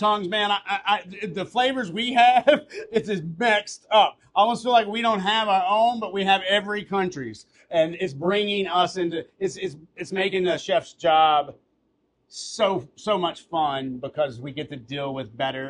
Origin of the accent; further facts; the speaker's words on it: Kentucky, United States; also born or lived in Chicago; Well, I'm a homeboy, born and raised in Kentucky. I lived 16 years in Chicago, and my Southern roots, brother, they're going to always come out.